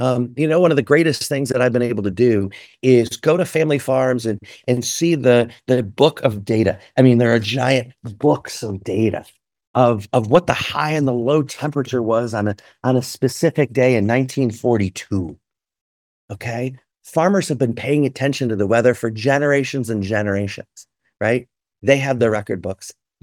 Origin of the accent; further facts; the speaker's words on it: Illinois, United States; You know, I grew up in Northern Illinois, and I remember back in the 1990s, you know, how the ethanol idea was circulating, right?